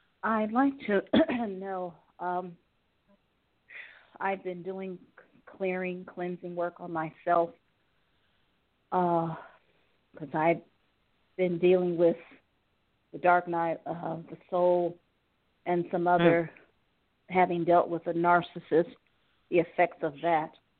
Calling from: Ohio, United States; I'm calling from Ohio.

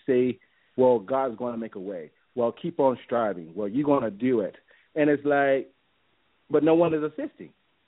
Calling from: Atlanta, Georgia, United States; I'm calling from Atlanta, Georgia.

